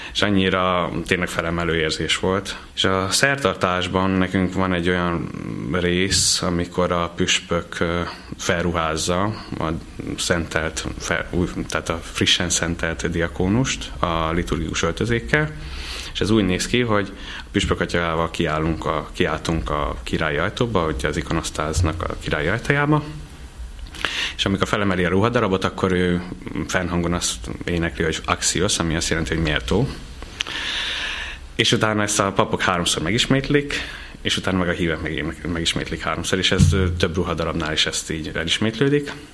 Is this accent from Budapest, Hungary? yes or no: no; Nyíregyháza, Szabolcs-Szatmár-Bereg, Hungary; Számomra nagyon fontos, mert én ott, tehát gyerek, ott születtem, tehát Nyíregyháza Borbányán volt a diakónus szentelés